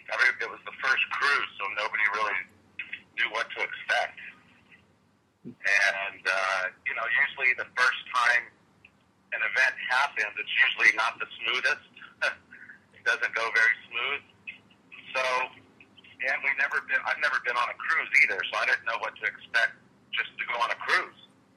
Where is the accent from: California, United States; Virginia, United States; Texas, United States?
California, United States; Plus the one in the Bay Area, it's my hometown, so that's always a bonus.